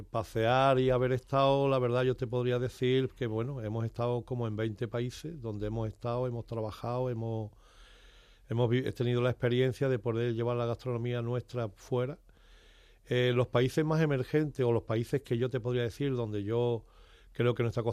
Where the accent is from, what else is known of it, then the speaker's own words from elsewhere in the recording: Cádiz, Andalusia, Spain; todos mis amigos, amistades, familiares que han seguido en mi tierra, y hoy pues gracias a Dios ellos han montado sus restaurantes, sus negocios, y la verdad que hoy pues Cádiz es un punto de referencia